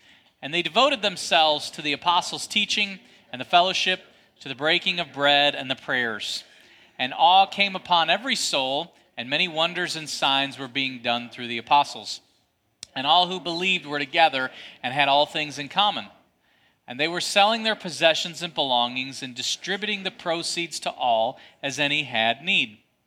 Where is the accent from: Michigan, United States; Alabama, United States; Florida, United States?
Michigan, United States; I'm from Michigan, I know better.